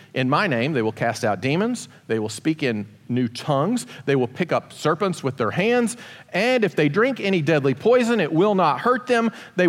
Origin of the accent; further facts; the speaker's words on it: Kentucky, United States; I grew up in Kentucky. I am authoritative on this subject because of that, okay?